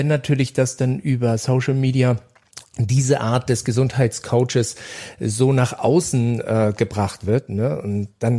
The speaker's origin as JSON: {"language": "German", "town": "Rostock", "region": "Mecklenburg-Vorpommern", "country": "Germany", "tie": "born there", "said": "ich lebe ja am Bodensee und ich bin in Rostock geboren"}